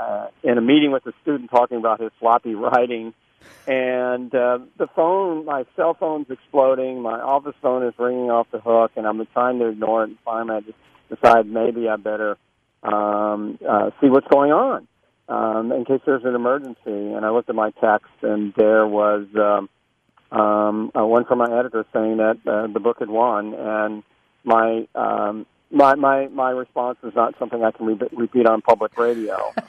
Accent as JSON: {"language": "English", "region": "Florida", "country": "United States", "tie": "born or raised there", "said": "One, as I said, I grew up in the Gulf, and when I was a kid, you know, virtually, as I mentioned earlier, virtually every bay and bayou along the coast was a dead body of water. There wasn't much bird life around. I spent a lot of my childhood on the Tampa Bay area."}